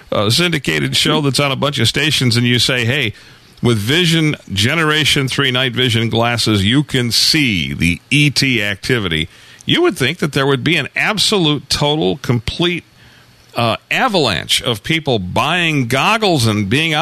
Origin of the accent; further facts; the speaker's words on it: Michigan, United States; being, you know, born and raised in Michigan